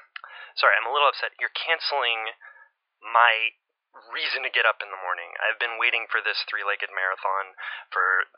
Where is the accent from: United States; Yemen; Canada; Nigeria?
Canada; because it is my dream as a Canadian to have my leg tied to another person's leg